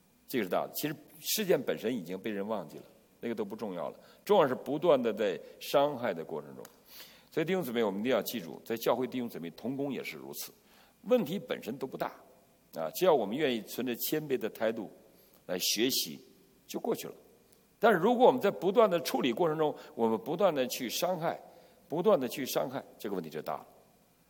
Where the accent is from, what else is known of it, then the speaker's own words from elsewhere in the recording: China; 我们大陆的姐妹们从小生活在一个不懂感恩的时代